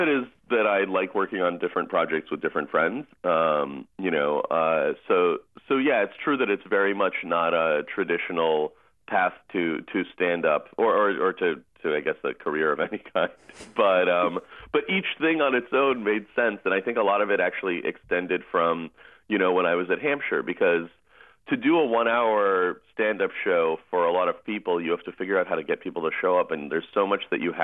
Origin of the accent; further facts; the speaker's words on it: Russia; now in United States; I came from Russia, and then people were like, "Here, put this on and dance around."